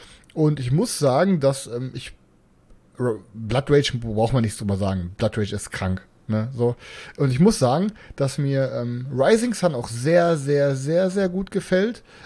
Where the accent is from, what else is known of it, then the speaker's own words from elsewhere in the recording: North Rhine-Westphalia, Germany; Ja, ich komme aus dem Pott